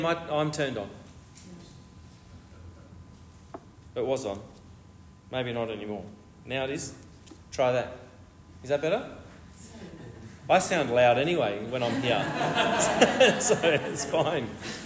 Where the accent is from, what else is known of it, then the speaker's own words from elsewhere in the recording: Australia; I think we grew up in Australia with parents who said to us that things are good here.